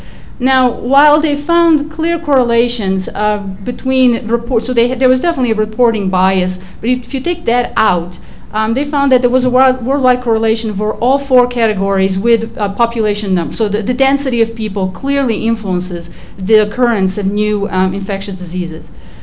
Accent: New Jersey, United States; I'm from New Jersey, and it's a major problem in New Jersey.

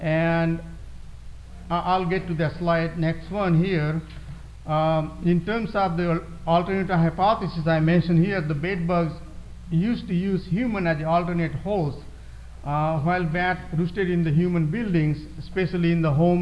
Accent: India; I grew up in India.

